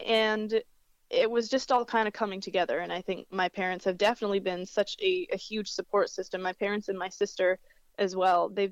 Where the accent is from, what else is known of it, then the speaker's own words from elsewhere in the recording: Kingston, Ontario, Canada; I'm from Kingston, Kingston, Ontario